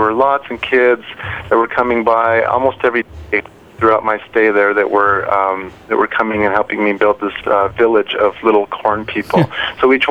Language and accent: English; Mexico; Good. I'm originally from Mexico.